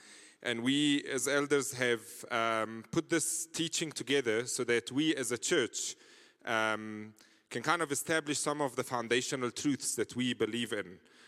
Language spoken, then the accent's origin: English; Egypt; English is a second language; I'm originally from Egypt, and this is why I have a little bit of an accent.